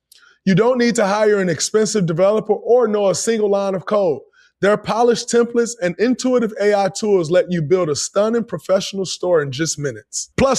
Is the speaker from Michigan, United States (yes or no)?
yes; Saginaw, Michigan, United States; I grew up in Saginaw, Michigan.